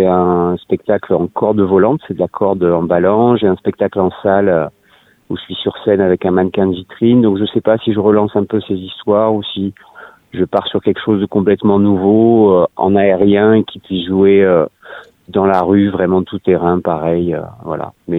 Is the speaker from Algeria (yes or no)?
no; Toulouse, Occitanie, France; Moi, je suis originaire de Toulouse